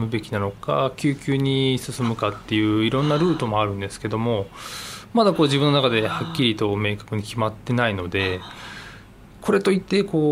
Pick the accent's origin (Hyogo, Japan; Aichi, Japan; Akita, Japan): Aichi, Japan; Seto; 地元愛知県、できればこう瀬戸市で働きたいっていう考えがあって